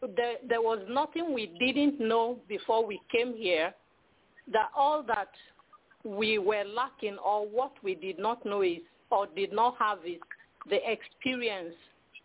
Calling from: Houston, Texas, United States; I'm calling from Houston, Texas.

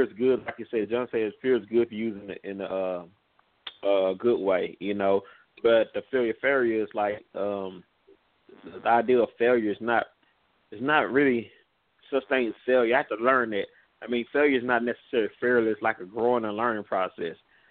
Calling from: Longview, Texas, United States; I'm calling from Longview, Texas.

